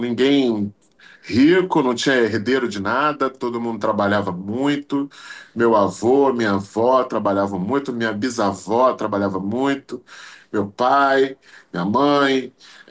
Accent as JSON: {"language": "Portuguese", "region": "Rio de Janeiro", "country": "Brazil", "tie": "born there", "said": "por parte de pai, minha família é do Rio. São italianos que chegaram no Rio e eu nasci no Rio. Minha mãe veio para cá, meus pais casaram, minha mãe veio para cá, eu moro no Rio, e nasci em Vila Isabel, bairro da Zona Norte do Rio."}